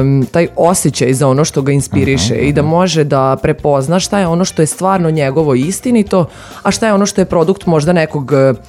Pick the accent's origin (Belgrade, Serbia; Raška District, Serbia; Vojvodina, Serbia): Vojvodina, Serbia; Novi Sad; Jer stvarno odrasla sam u Novom Sadu, ceo život sam ovde, vezana sam za beton, vezana sam za grad